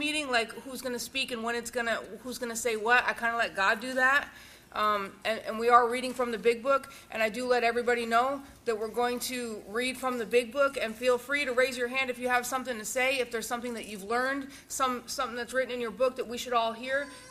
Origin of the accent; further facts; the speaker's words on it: Arizona, United States; And we're from Arizona.